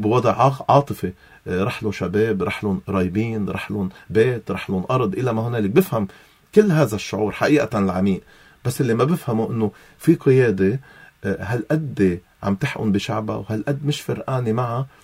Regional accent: Lebanon; نحن لبنانيين أولا

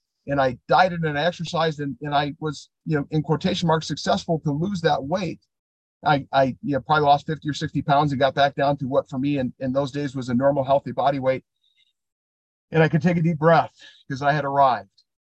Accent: Illinois, United States; As she said … I am from Illinois

